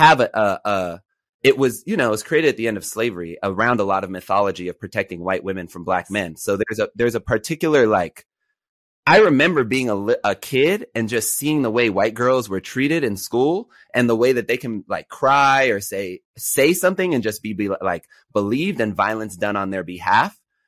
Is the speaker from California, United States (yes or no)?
yes; Los Angeles, California, United States; So going back to my story, I grew up in Los Angeles during the time of zero tolerance.